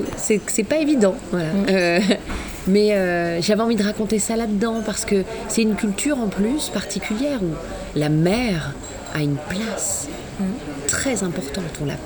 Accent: Tunisia; Je suis tunisienne et c'est juive tunisienne

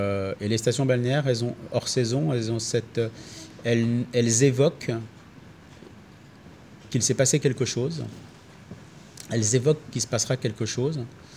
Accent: Rennes, Brittany, France; born there; Je suis breton. Et avec cette déception, c'est qu'en fait, généralement, moi je suis né à Rennes, ouais.

